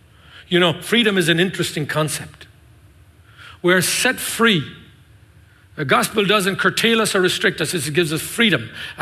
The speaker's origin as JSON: {"language": "English", "country": "United States", "said": "I'm an American, remember?"}